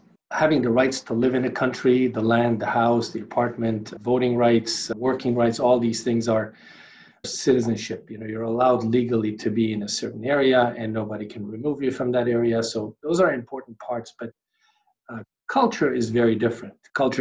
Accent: Damascus, Damascus Governorate, Syria; So growing up in Damascus, Syria, we went to a public school

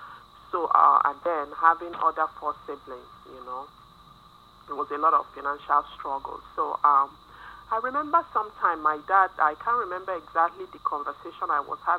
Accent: Enugu, Enugu State, Nigeria; growing up in Nigeria, Enugu, which literally means on top of the hill, life wasn't terrible. It was a lot of struggles, you know, economically. I didn't grow up in a wealthy family, but myself and my siblings, we were trained to be very religious.

